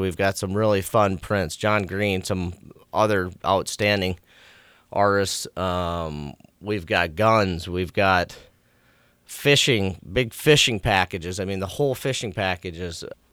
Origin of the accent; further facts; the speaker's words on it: South Dakota, United States; Our passion is hunting and fishing, and we're from South Dakota, and if you don't do it, one of your relatives does.